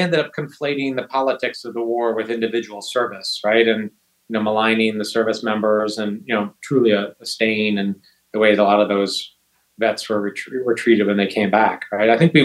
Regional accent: Beaver Dam, Wisconsin, United States; also born or lived in Madison, Wisconsin; now in Colorado, United States; but I grew up, was born and raised in Wisconsin, born in Madison, and then lived for 10 years in a very small town of 15,000 called Beaver Dam.

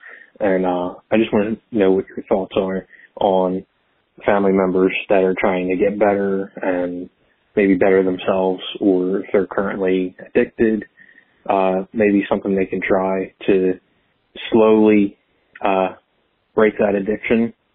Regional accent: New Jersey, United States; I'm from New Jersey.

